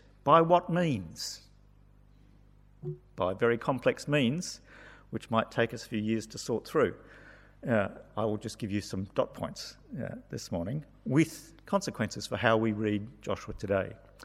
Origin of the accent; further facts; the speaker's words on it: Papua New Guinea; So I grew up in Papua New Guinea.